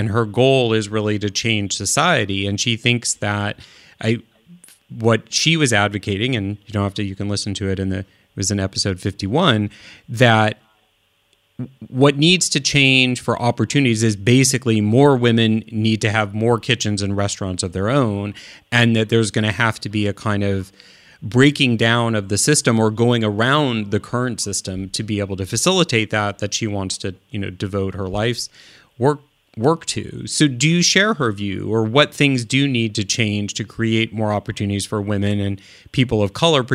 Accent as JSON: {"language": "English", "region": "Midwest", "country": "United States", "tie": "born or raised there", "said": "because I grew up in the Midwest."}